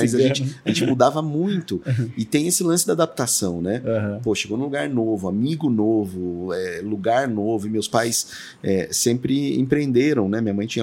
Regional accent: São Paulo, Brazil; born there; Eu nasci em São Paulo, mas a minha família mudou muito, assim, cara.

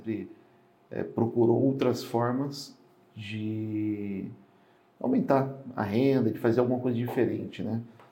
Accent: Campinas, São Paulo, Brazil; also born or lived in Belo Horizonte; nasci em Campinas em setembro de 87, né? Eu sou um campineiro apaixonado, né? Morei um ano e meio em BH e por mais que a cidade fosse muito gostosa, eu sentia falta de Campinas

